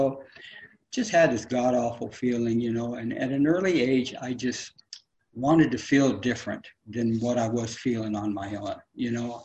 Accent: California, United States; also born or lived in Detroit; I was born in Detroit and come out to California when I was about 6 years old, 5 years old, something like that.

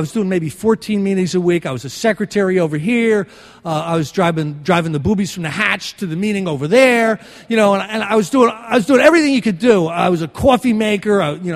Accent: Northeast, United States; I'm from the Northeast. We do more thinking before 9 o'clock than an Arkansasian does all day.

